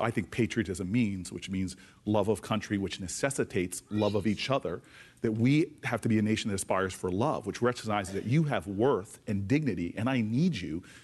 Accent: Harrington Park, New Jersey, United States; Do you know how many black people lived in Harrington Park when I grew up?

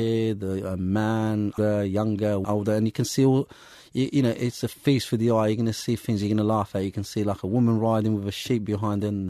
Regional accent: Morocco; born there; English is a second language; now in England; I was born in Morocco, and then I came to England in 73, and I've become a misfit because I didn't speak English and stuff.

